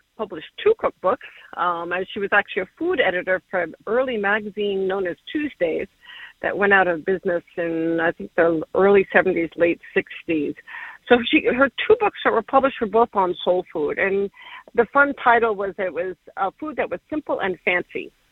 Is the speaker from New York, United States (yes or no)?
yes; Brooklyn, New York, United States; So for most of that time, we grew up in Brooklyn.